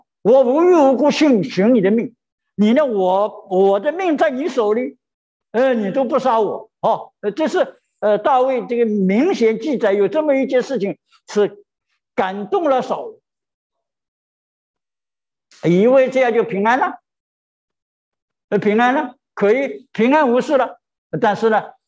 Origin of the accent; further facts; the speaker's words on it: China; 我们中国人有句话呢，一颗 老鼠的屎啊